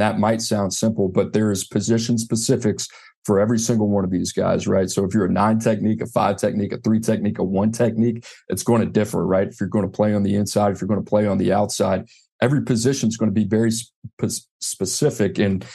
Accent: New Orleans, Louisiana, United States; I grew up in New Orleans Saints fan

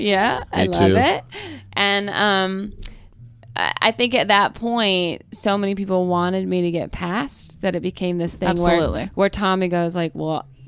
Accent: the South, United States; if I explain that I'm from the South and I'm single and like the pressure is there

